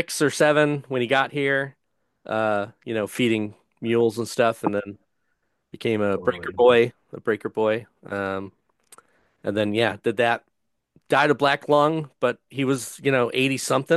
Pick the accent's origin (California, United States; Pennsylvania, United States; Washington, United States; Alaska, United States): Pennsylvania, United States; Yeah, I grew up in Northeast PA, so coal country.